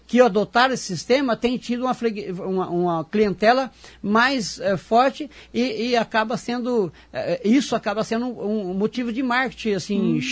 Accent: Maringá, Paraná, Brazil; born there; Eu nasci aqui em Maringá, meu pai é pioneiro aqui em Maringá, trabalhador, servidor do município.

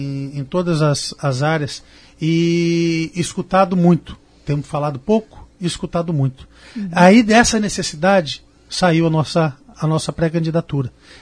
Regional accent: Cornélio Procópio, Paraná, Brazil; also born or lived in Curitiba / Foz do Iguaçu / Londrina; eu fui criado em Cornélio Procópio, pela minha família, ali, aqui do lado, né, no Norte uhum. Pioneiro, e que eu levo pela minha vida toda, em Curitiba, em Foz, em Londrina, por todos os cantos onde eu já morei

